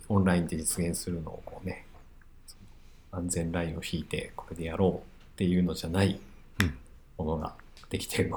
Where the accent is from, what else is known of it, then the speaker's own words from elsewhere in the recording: Osaka, Japan; accent: Kansai dialect; で僕大阪出身なんで、